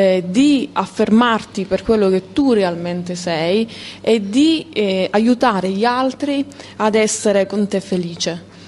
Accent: Calabria, Italy; mi ha riportato nella mia terra, e quindi in Calabria

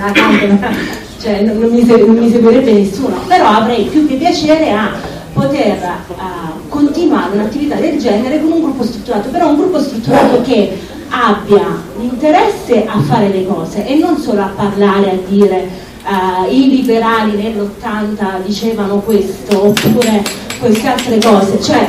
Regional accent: Basilicata, Italy; io vengo dalla Basilicata

